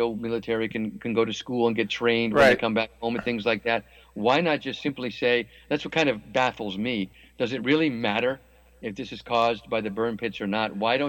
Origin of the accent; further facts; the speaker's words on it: United States; moved away as an adult; I'm American, but I've lived in Europe now for 30 years, so I've experienced, you know, what Americans would call socialized medicine